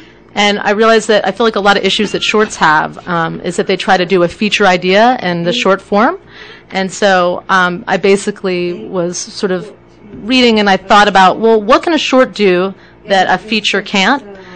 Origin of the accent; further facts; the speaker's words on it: Atlanta, Georgia, United States; Well, I grew up in Atlanta and went to public school and then Woodward Academy for high school.